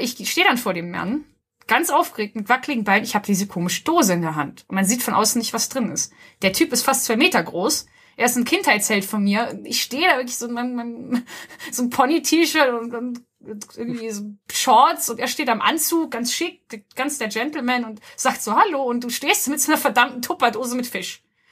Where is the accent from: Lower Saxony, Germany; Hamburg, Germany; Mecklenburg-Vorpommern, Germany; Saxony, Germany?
Hamburg, Germany; als ich sage, dass ich aus Hamburg komme